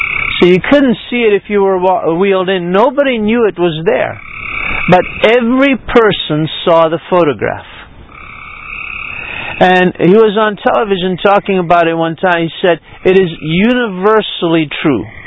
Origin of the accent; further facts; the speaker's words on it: Baltimore, Maryland, United States; I mean, I'm from Baltimore. What would I do in Nepal?